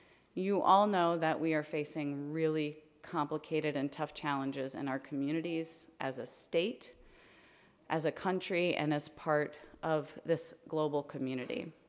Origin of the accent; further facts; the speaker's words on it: Louisiana, United States; born there; So I was born in South Louisiana, and I regularly traveled back and forth between New Orleans and Baton Rouge to visit family when I was a little girl.